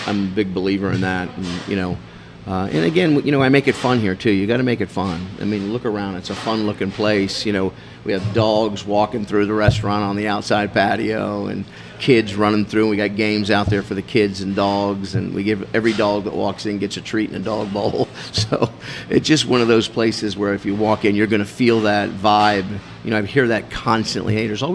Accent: Daytona Beach, Florida, United States; also born or lived in Bel Air, Ohio, United States; I grew up in Daytona Beach, Florida. Well, I was born in Bel Air, Ohio, but then moved to Daytona Beach, Florida when I was young, and I grew up in Daytona Beach, Florida.

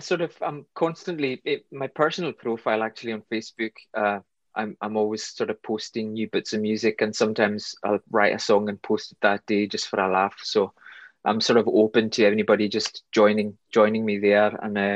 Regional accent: Scotland, United Kingdom; Well, as a Scotsman, we're keen on salty snacks

